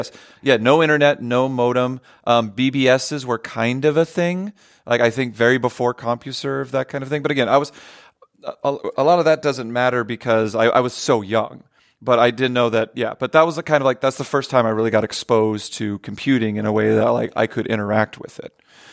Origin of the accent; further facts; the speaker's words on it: Idaho, United States; now in Portland, United States; But where I grew up is actually in a state that's next door called Idaho.